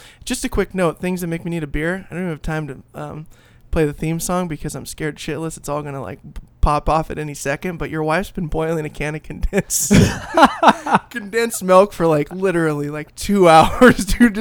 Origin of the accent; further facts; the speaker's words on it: United States; And I'm an American, so I'm a home-owning American